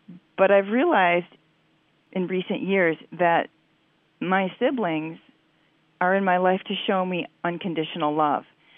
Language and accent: English; Chicago, Illinois, United States; I am from Chicago, Illinois.